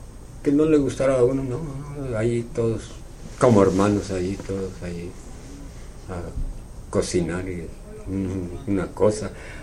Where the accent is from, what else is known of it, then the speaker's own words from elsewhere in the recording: Mexico; now in United States; Pues cuando digo que me vine también de México, ¿no? Y ahí pasé por Douglas.